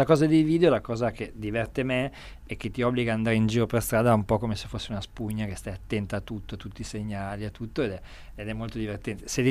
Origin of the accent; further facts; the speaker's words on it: Argentina; Italian is a second language; now in Italy; dopo 18 anni sono ancora italiano e quanto invece sono argentino